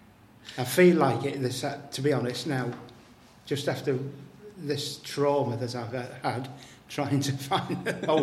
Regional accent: Warrington, North West England, United Kingdom; born there; I was born in Warrington.

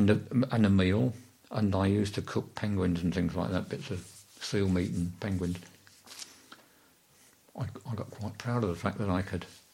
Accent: London, United Kingdom; also born or lived in Middlesex; Because I was born in Middlesex and educated in London

